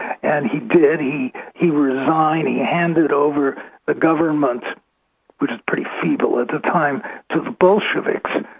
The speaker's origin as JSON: {"language": "English", "town": "New York City", "region": "New York", "country": "United States", "tie": "born or raised there", "said": "In 1900, Scott, the third largest German city in the world was my hometown, New York City."}